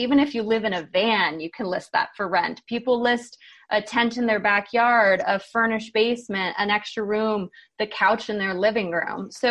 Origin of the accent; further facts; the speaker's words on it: Hawaii, United States; now in Boulder, United States; Yeah, so I grew up in Hawaii, which is not really an entrepreneurial market.